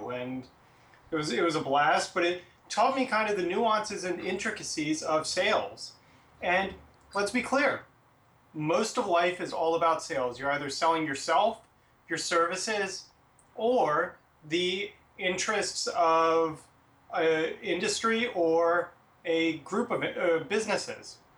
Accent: Washington, District of Columbia, United States; I actually grew up here in Washington, D.C. I was born at GW Hospital and grew up in the area.

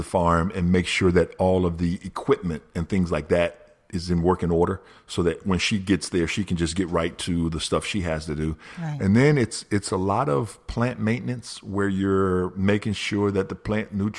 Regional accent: Mississippi, United States; I'm black and I'm from Mississippi. I've already done more than anybody anticipated I was going to do.

